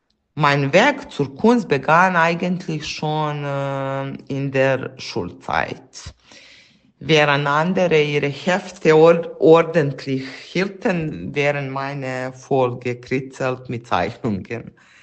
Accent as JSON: {"language": "German", "country": "Serbia", "lives_now": "Heide, Germany", "said": "Also, ich komme ursprünglich aus Serbien. In Heide bin ich lange genug, um die allerbeste Kaffee-Ecke zu entdecken. aber ehrlich gesagt immer noch zu kurz"}